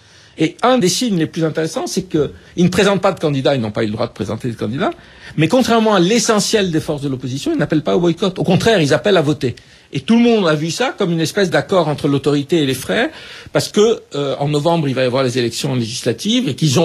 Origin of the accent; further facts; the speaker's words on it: Cairo, Cairo Governorate, Egypt; Moi, je suis né au Caire, j'ai vécu, ça n'existait pas.